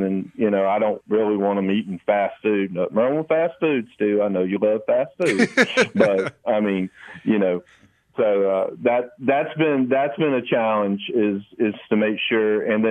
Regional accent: Alabama, United States; I'm from Alabama. I've only been over here for about a year.

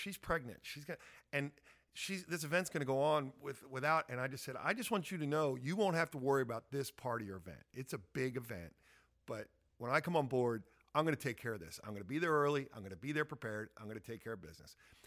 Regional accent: Delaware, United States; I grew up in Delaware. It's a company town. DuPont was the big company.

